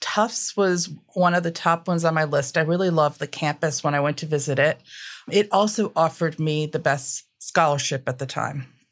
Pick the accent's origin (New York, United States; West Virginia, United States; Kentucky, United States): New York, United States; New York City; So I'm a native of New York City. I was born and raised in Manhattan. My parents were immigrants.